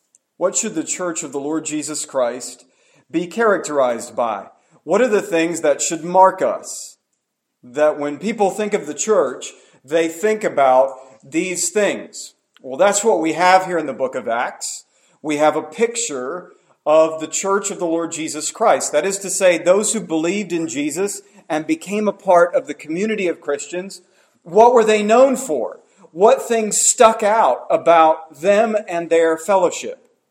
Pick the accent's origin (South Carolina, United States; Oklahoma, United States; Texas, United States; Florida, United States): Florida, United States; now in North Carolina, United States; I grew up in Florida, as I said, and we often thought about North Carolina because my mom always wanted to come to North Carolina, which is funny because here I is now in North Carolina.